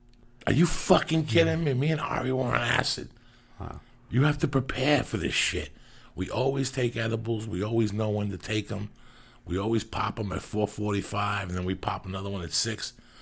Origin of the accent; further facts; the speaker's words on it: Cuba; moved away; Since I came from Cuba, there were men wrestling on TV.